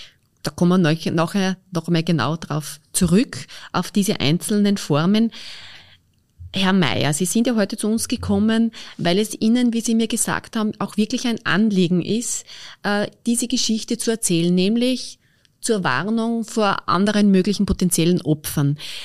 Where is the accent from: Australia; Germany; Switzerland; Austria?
Austria; Upper Austria; bei uns in Oberösterreich.